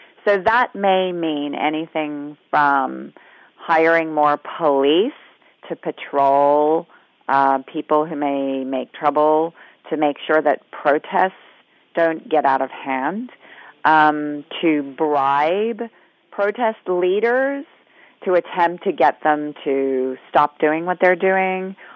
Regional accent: United States; I'm an American with a Chinese-American mother, and my mother raised me speaking Chinese.

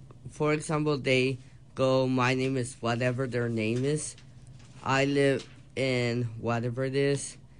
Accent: Canada; They have violated my rights as a Canadian.

